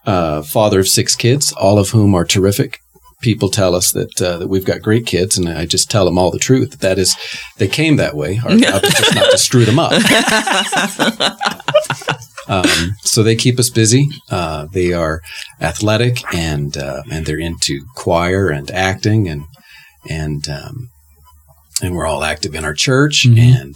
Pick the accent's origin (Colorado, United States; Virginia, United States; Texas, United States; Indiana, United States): Colorado, United States; Denver; also born or lived in Las Vegas; And I grew up here in Denver for the most part, born in Vegas.